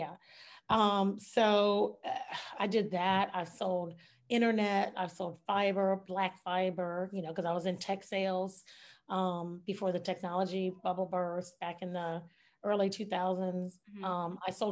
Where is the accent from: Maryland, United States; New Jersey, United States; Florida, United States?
Florida, United States; Jacksonville; And I was in Gainesville at UF. And I was from Jacksonville.